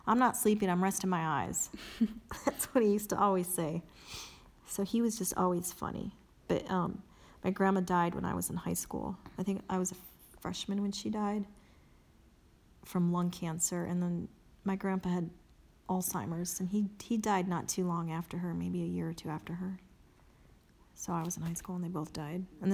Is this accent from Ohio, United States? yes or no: yes; Ohio, United States; also born or lived in Fort Wayne, Indiana; Well, I was born in Fort Wayne, Indiana. Lived there until I was like two, so I don't remember Indiana at all. I grew up in Ohio. We moved around a lot.